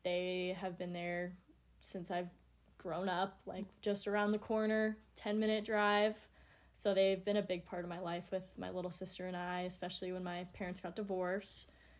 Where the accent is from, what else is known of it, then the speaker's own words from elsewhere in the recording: Federal Way, Washington, United States; I had a program through my high school where I grew up in Federal Way that allowed us to take college courses when we were in high school.